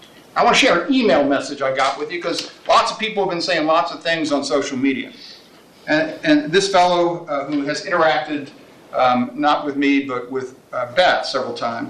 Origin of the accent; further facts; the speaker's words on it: New Orleans, Louisiana, United States; I'm from New Orleans. I care deeply about historic preservation.